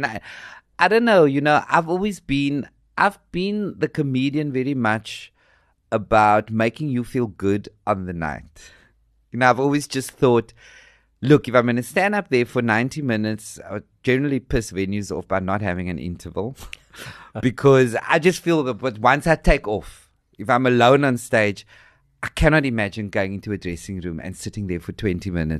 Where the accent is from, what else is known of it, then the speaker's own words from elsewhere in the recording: Cape Town, Western Cape, South Africa; growing up on the Cape Flats and the issue of straight and the issue of gay and how you conform